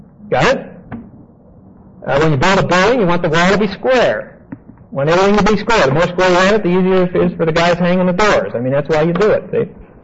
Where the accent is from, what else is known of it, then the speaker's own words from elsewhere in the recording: Pittsburgh, Pennsylvania, United States; I've got all the blackheads and the big pores to prove I'm from Pittsburgh.